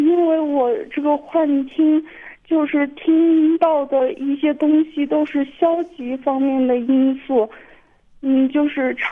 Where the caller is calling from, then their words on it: Qinghai, China; 我是从青海打过来的。